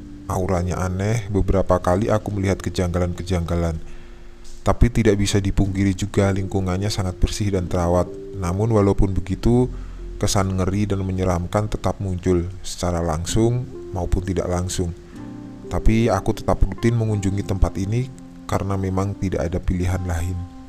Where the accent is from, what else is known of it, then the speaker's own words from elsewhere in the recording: Cilegon, Banten, Indonesia; satu-satunya kolam renang umum yang ada di kota masa kecil aku dulu, di Cilegon.